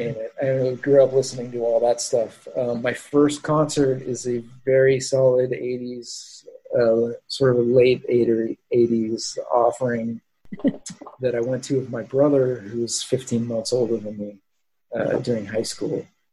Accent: Fountain Valley, California, United States; So where I grew up in Orange County for a lot of those years. I went to Fountain Valley High School right next to Huntington Beach.

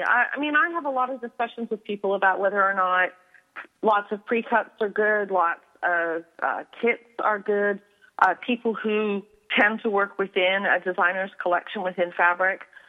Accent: England, United Kingdom; I grew up in England

